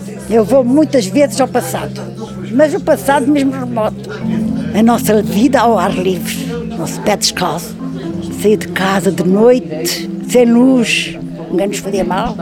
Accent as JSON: {"language": "Portuguese", "country": "Angola", "said": "A minha terra é sempre a mesma, Angola. Saudades são de lá."}